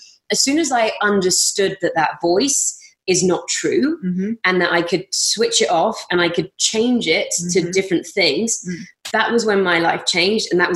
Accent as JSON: {"language": "English", "region": "England", "country": "United Kingdom", "said": "Because I'm English"}